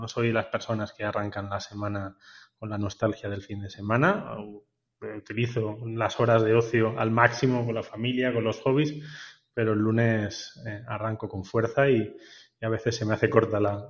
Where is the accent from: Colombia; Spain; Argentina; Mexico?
Spain; Granada, Andalusia; yo me crié en Granada, soy de una familia en la que mi padre griego emigró relativamente joven, mi madre jienense, acabamos viviendo en Granada